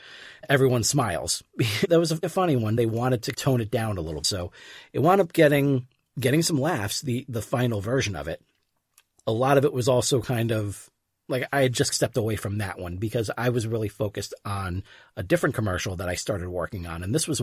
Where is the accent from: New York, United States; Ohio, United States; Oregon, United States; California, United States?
New York, United States; Poughkeepsie; now in Virginia, United States; I was in drama club when I grew up in Poughkeepsie, New York.